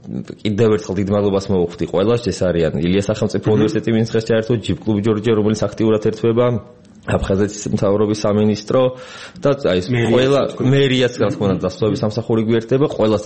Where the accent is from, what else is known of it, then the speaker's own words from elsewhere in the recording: Tbilisi, Georgia; born there; თბილისი ჩემია, აქ დაბადებული ვარ, ჩვენი ეს თბილისი და იგივე ჩემი სახლია